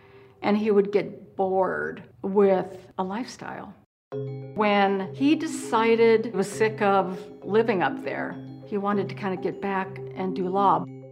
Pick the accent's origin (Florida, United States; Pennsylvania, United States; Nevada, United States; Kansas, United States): Nevada, United States; Reno; I grew up in Reno.